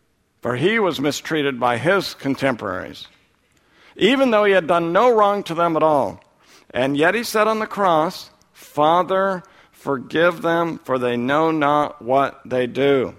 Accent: Oregon, United States; moved away; I'm from Oregon, I don't live in Oregon. I haven't lived in Oregon since 1980.

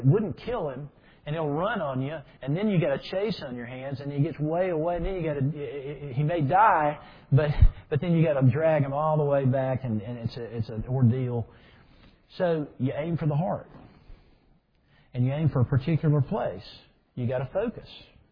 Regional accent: Mississippi, United States; But we grew up hunting in Mississippi, and many of you have hunted.

